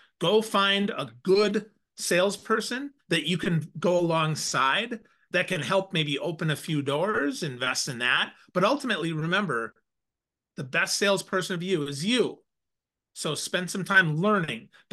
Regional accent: Crivitz, Wisconsin, United States; Crivitz, Wisconsin. There's a sister city in Germany called Crivitz, C-R-I-V-I-T-Z.

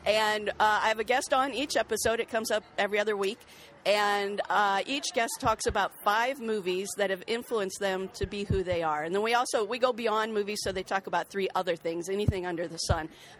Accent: Fullerton, California, United States; I'm from Fullerton, California.

